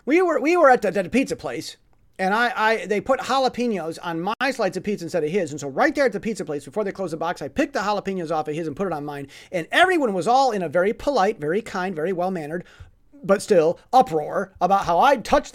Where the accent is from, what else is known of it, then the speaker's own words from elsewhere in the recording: United States; I'm sorry, I'm American, we touch our food, and we're not so worried about it.